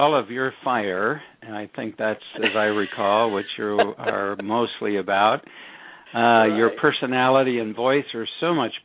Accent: Michigan, United States; Gee, it goes way back to the little town that I was raised in Michigan

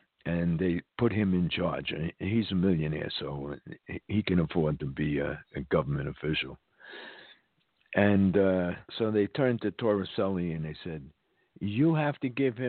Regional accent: New York, United States; And believe me, I grew up in New York.

